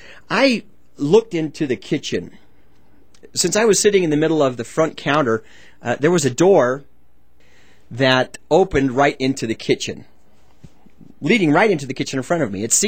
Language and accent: English; Utah, United States; Now, to understand the next part of this story, you need to know that I grew up in Utah. It's a desert state